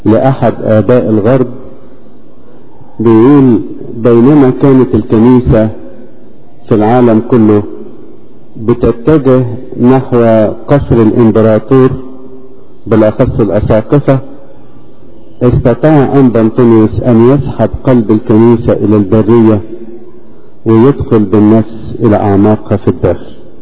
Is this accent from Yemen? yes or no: no; Egypt; مش مننا احنا كمصريين فقط،